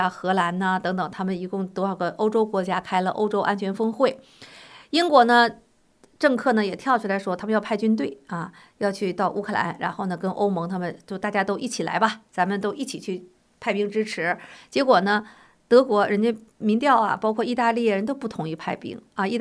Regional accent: United States; 在争取我们美国人的钱

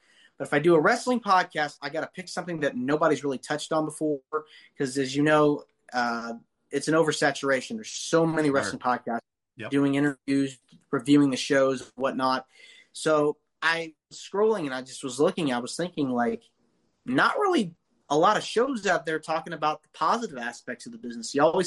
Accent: Nashville, Tennessee, United States; And then I'm from Nashville, Tennessee.

